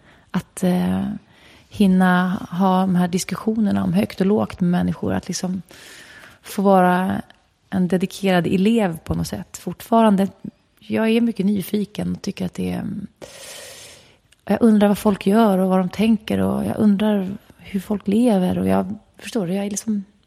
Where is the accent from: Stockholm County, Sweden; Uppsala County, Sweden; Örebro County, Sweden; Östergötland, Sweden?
Stockholm County, Sweden; Och sen föddes jag där, i skogen. Och det var en bra plats att växa upp på. Det var ju en rätt bra mix då mellan barn med de stora villorna och höghusen och radhusen som alla gick i skolan tillsammans. Och nära till... Skärholmen, eller Skärharlem